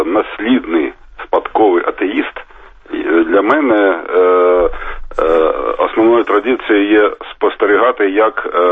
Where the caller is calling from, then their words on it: Kharkiv, Kharkiv Oblast, Ukraine; я з Харкова.